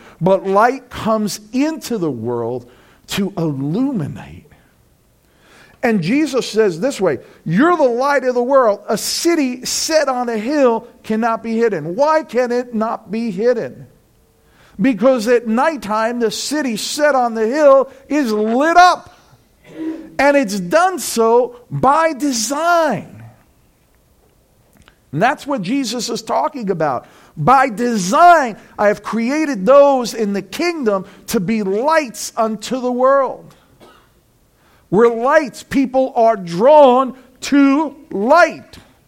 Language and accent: English; New York City, New York, United States; But when we grew up in New York City, we grew up in a 20-story apartment building.